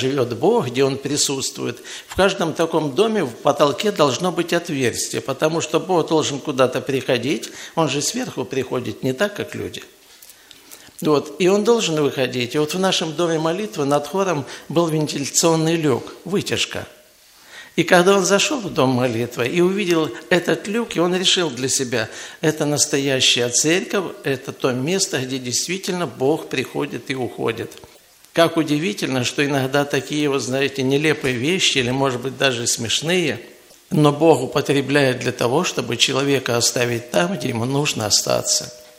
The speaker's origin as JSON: {"language": "Russian", "town": "Vorkuta", "region": "Komi Republic", "country": "Russia", "said": "я из Воркуты. И проживаю там уже больше 40 лет."}